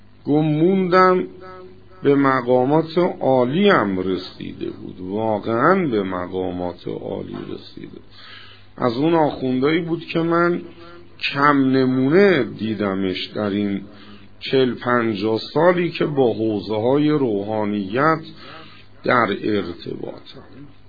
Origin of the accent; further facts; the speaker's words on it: Iran; moved away as an adult; میگم آقا ما از ایران اومدیم اینجا درس بخونیم برگردیم مردم رو هدایت کنیم